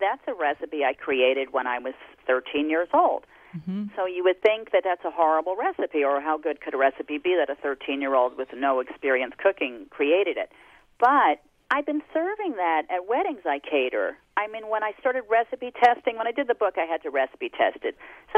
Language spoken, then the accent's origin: English; New Jersey, United States; Well, I grew up on the Jersey Shore, and I grew up a very odd combination of, let's say, lowly Orthodox Jewish and white trash.